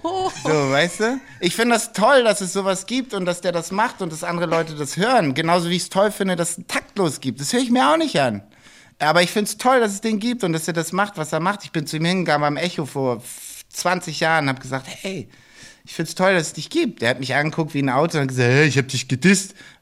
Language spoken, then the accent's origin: German; Hamburg, Germany; Ich komme aus Hamburg, hier ist St. Pauli.